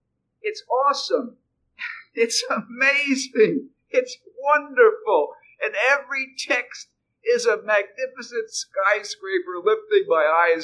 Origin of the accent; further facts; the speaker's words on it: New York City, New York, United States; I grew up in New York City. I grew up on Neptune Avenue, one block away from Coney Island, near Bay 7.